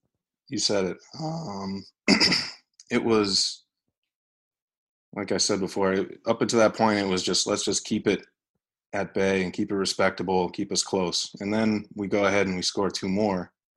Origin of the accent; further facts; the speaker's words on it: New York, United States; being a New Yorker and him going to the Yankees and him becoming such a huge success with the Yankees